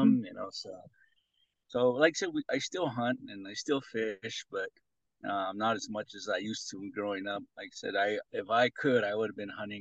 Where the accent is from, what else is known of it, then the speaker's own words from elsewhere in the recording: Crow Agency, Montana, United States; I grew up in Crow Agency Montana, which is our agency for the tribe. And so I grew up there, was born there, grew up.